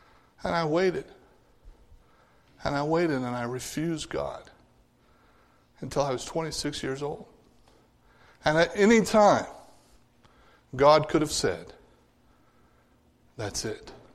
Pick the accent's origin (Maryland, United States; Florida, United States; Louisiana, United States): Louisiana, United States; Now, I told you that I was raised in Louisiana. Now, it was only like 10 years of my life, but it had a magnificent impact on me when I was growing up.